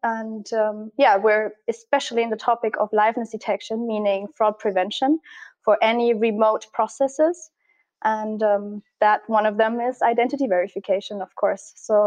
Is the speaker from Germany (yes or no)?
yes; Germany; I'm from Germany.